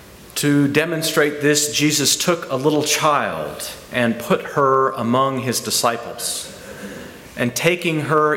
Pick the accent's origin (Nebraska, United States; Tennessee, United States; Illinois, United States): Tennessee, United States; also born or lived in Texas / California / New Mexico; although I was born in Texas, I was raised mostly in the mountains of southeast Tennessee and have ever since felt a kinship with mountains and high places and wilderness. I've spent most of my adult life in the West, in California and New Mexico